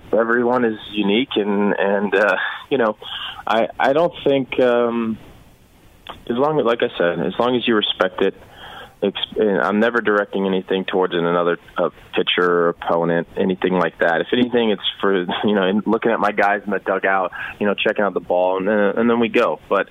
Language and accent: English; Cleveland, Ohio, United States; taking part in the first All-Star Game festivities back in my hometown of Cleveland would be, you know, a dream come true.